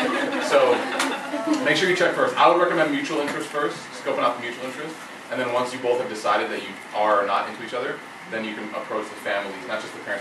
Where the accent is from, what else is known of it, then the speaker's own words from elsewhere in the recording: Chicago, Illinois, United States; I'm from Chicago, born and raised, but I moved to the South.